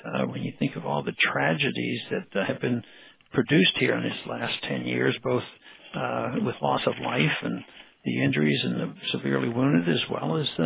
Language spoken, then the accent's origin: English; Texas, United States; I don't know, being a Texan makes much difference